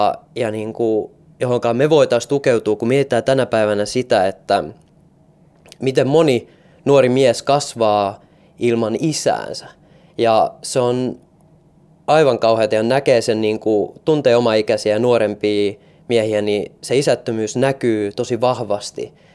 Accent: Helsinki, Uusimaa, Finland; mä tuun Helsingistä ja on 23-vuotias opiskelija. Opiskelen Diakissa tällä hetkellä.

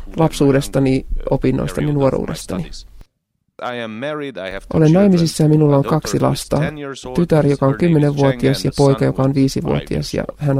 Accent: Brașov, Brașov County, Romania; first language Hungarian; Finnish is a second language; also born or lived in Cluj-Napoca / Germany; olen jo lapsuudesta asti oppinut puhumaan näitä 3 eri kieltä. Alueella puhutaan siis saksaa, romaniaa ja unkaria, ja minun äidinkieleni on unkari. Kävin kouluani Brașovin kaupungissa ja myöhemmin myös muissa kaupungeissa. Muutimme, koska isäni oli pastori myöskin.

